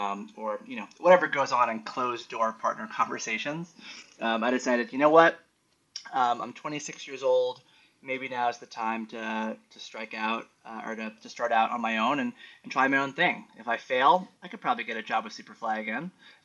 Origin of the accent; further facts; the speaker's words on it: New York City, New York, United States; as a New Yorker born and raised, I always wondered why New York City didn't have a festival of its own.